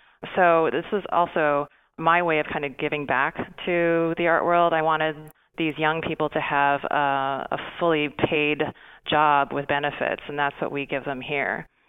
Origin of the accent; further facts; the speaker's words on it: Vancouver, British Columbia, Canada; I grew up in Vancouver, Canada.